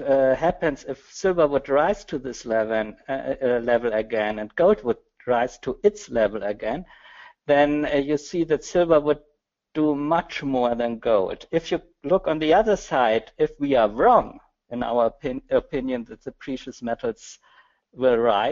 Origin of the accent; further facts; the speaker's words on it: Germany; I'm married with a Latvian woman, but I come from Germany, and so I'm often in Latvia and the Baltics.